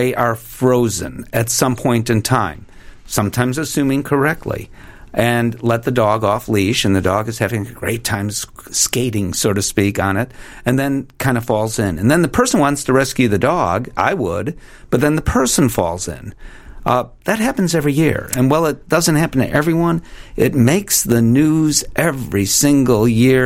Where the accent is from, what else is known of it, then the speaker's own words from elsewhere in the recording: Chicago, Illinois, United States; I grew up in Chicago. The winters aren't the same.